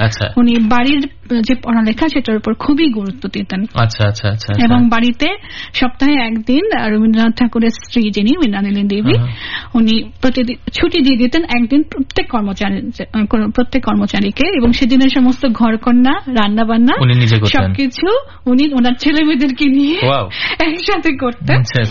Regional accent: Naogaon, Rajshahi Division, Bangladesh; নওগাঁর কথাটা যখন বলি তখন আমার খুব ভালো লাগে, কারণ আমার দেশের বাড়ি নওগাঁ।

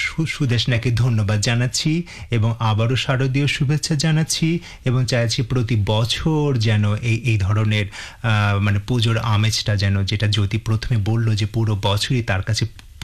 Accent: Dhaka, Dhaka Division, Bangladesh; আমি যদিও আমার বড় হওয়া আমার থাকা পুরো ঢাকায় কিন্তু আমার বাবা মা দুজনেই হচ্ছে জামালপুর শহরের

